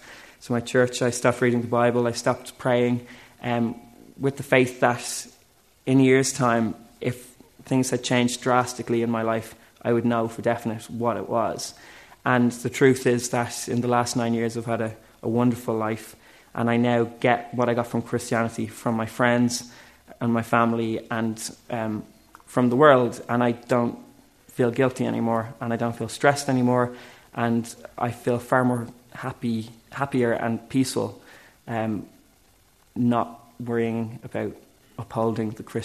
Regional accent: Dublin, Leinster, Ireland; moved away as an adult; now in London, United Kingdom; this is my story. So I'm from Dublin. I was brought up in a Christian family

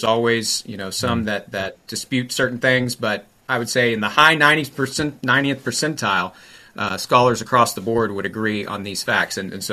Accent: Texas, United States; I actually came back I'm from Texas, and that's where I am now.

